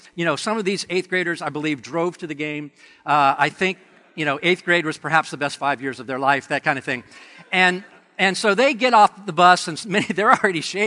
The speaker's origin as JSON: {"language": "English", "region": "Georgia", "country": "United States", "tie": "born or raised there", "said": "but the time that I was growing up in Georgia, in the educational system, and that's where I, you know, my formative years were, I was there from grade 2nd through 12."}